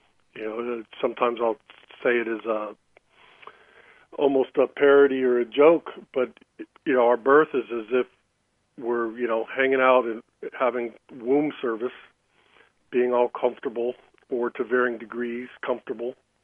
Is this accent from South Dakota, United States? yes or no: no; California, United States; also born or lived in San Francisco; And you know, I grew up in California, and then I was in San Francisco when I started my career in 1979.